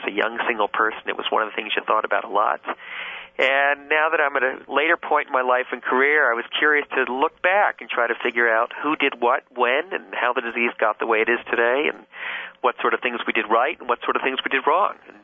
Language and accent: English; Washington, District of Columbia, United States; I grew up in Washington, D.C., and I used to go down there to hike in the Blue Ridge Mountains or just to go visit Monticello or whatever else.